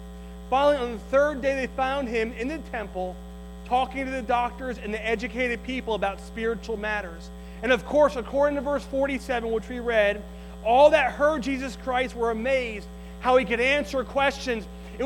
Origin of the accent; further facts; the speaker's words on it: New Jersey, United States; All throughout church, I grew up in New Jersey, I couldn't wait to get home to see a New York Giants game.